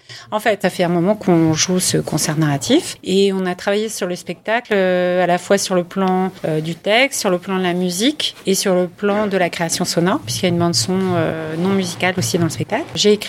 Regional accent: Île-de-France, France; De la région parisienne.

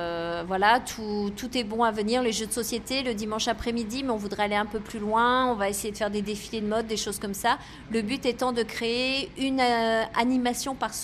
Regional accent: Soissons, Hauts-de-France, France; Alors moi, je suis originaire de Soissons et donc région de Nanteuil depuis une trentaine d'années.

